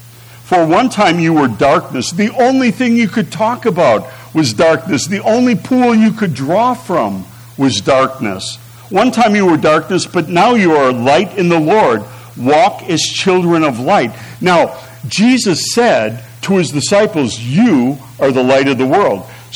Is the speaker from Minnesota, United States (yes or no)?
no; Milwaukee, Wisconsin, United States; I grew up in Milwaukee where we are trained to have bad mouths.